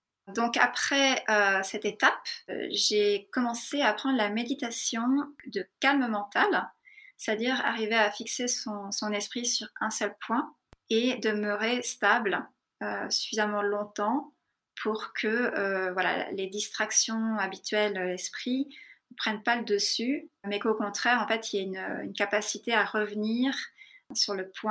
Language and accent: French; France; moved away as an adult; also born or lived in Darjeeling, India; je suis partie à 18 ans de France, de l'école de cirque, et j'ai passé donc mes 4 années d'études après le bac dans un monastère à Darjeeling, donc de 18 à 22 ans.